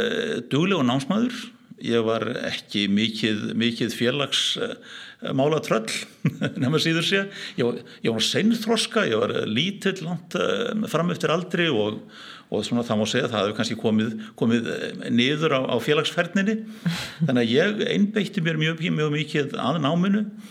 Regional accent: Reykjavík, Capital Region, Iceland; Jú, ég fæddur og uppalinn í Reykjavík og má segja ólst upp í miðbænum. Ég bjó í bæði vesturbænum en ólst upp mest í Norðumýrinni.

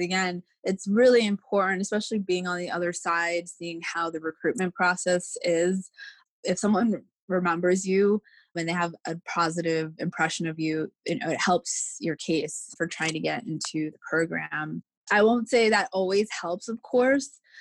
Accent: Maryland, United States; now in Michigan, United States; I'm originally from Maryland, but I'm now in Michigan doing an assignment.

